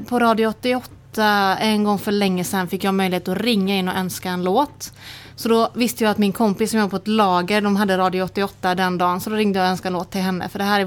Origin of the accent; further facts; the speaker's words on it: Gothenburg, Västra Götaland County, Sweden; also born or lived in Stockholm; Så efter att ha bott där ungefär 4 år så flyttade jag tillbaka igen. Så jag är en urgöteborgare, föddes i Angered i Eriksbo.